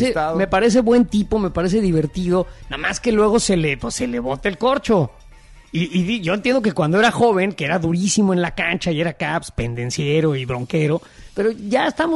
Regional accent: Mexico; Si gobernación me considera mexicano, soy mexicano, güey.

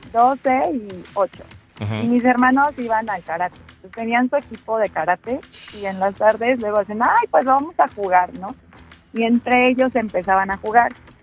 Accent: Mexico City, Mexico; Sí, de aquí de la ciudad.

